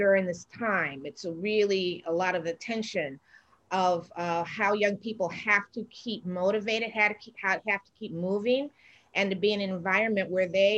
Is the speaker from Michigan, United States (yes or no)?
yes; Detroit, Michigan, United States; But I grew up in Detroit, so I'm from Detroit, Michigan.